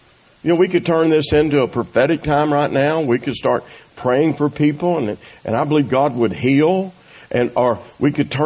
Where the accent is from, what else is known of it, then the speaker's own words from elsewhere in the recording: Brinkley, Arkansas, United States; And I was from Brinkley.